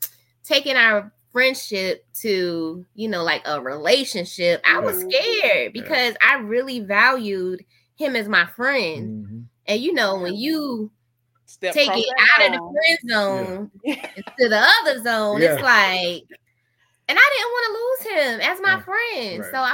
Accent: North Carolina, United States; moved away as an adult; also born or lived in Florida; As you know, I'm from North Carolina. And after I graduated from A&T, I immediately left out on a whim. Said, I'm moving to South Florida.

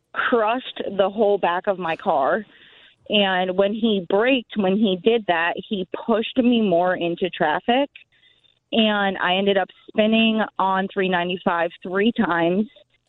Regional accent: Clinton, Connecticut, United States; I was leaving my hometown, which is Clinton, and I was on from 63. I was going on 95 to go to the gym, which would be at 64.

